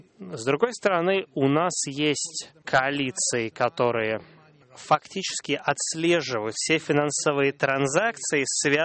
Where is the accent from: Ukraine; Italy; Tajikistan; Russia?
Italy; Russian is a second language; Сам-то я родом из Италии, а у нас такая есть традиция в Италии менять правительство каждый год